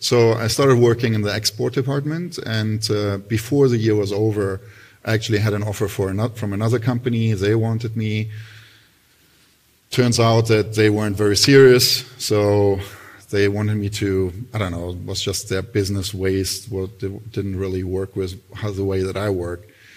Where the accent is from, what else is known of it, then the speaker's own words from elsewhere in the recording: Berlin, Germany; I grew up in Berlin.